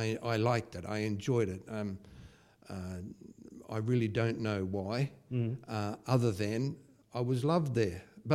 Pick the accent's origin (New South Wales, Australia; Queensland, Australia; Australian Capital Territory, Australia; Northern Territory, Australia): Queensland, Australia; Brisbane; Okay, I was born in Greenslopes, born and bred in Brisbane.